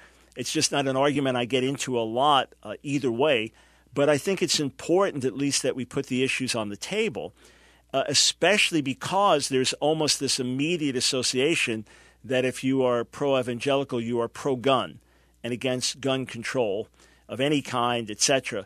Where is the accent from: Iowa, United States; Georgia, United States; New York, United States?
New York, United States; New York City; because I'm from New York City.